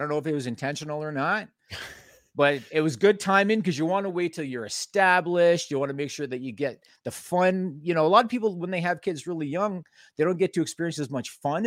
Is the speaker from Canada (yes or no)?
yes; Brockville, Ontario, Canada; I'm from Brockville, Ontario, Canada.